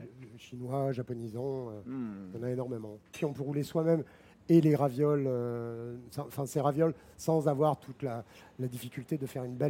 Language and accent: French; Salon-de-Provence, Provence-Alpes-Côte d'Azur, France; Moi, je suis originaire de Marseille. D'accord. Enfin, de Salon de Provence, à côté de Marseille.